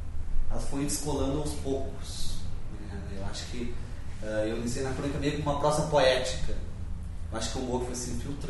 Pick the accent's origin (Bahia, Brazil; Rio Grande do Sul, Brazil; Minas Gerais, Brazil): Rio Grande do Sul, Brazil; Caxias do Sul; born there; Eu nasci em 72, não nasci em São Paulo, por favor, não me odeie. Eu nasci em Caxias do Sul, sou gaúcho